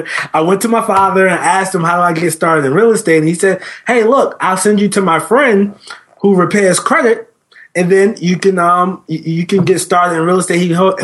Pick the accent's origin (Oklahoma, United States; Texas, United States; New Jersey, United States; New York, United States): New Jersey, United States; I was born and raised in New Jersey. And a few years ago, when I was 19, I'm 31 now